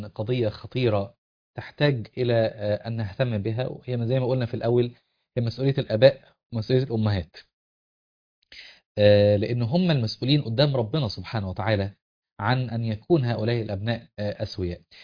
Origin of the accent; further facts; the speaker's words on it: Upper Egypt, Egypt; عندنا عندنا في الصعيد يا سيدنا